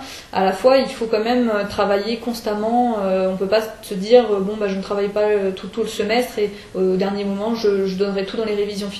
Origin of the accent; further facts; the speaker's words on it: France; moved away as an adult; now in Canada; on était plusieurs Français arrivés en même temps et à être accueillis et dans le cégep